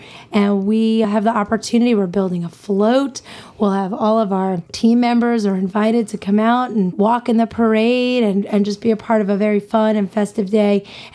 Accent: Long Island, New York, United States; I'm from the South Shore of Long Island. I grew up about 10 minutes from the beach

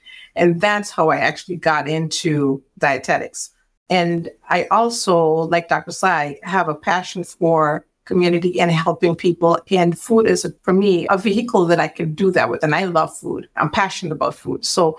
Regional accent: Guyana; was just exposed to real, whole, natural foods all my life. Growing up in Guyana, that's just the kind of foods we ate.

